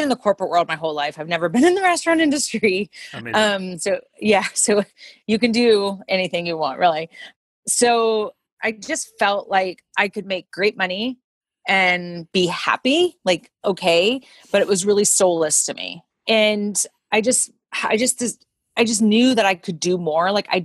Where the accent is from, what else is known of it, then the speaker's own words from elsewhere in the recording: Florida, United States; he happened to be from the town that I grew up in Florida.